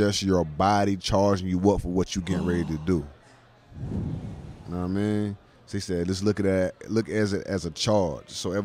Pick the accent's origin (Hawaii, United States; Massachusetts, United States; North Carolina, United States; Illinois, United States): North Carolina, United States; Durham; Yeah, born and raised. East Durham, to be exact.